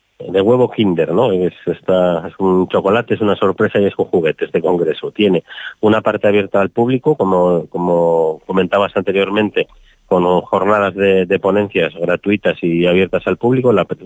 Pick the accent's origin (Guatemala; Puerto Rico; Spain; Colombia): Spain; Basque Country; yo que soy del País Vasco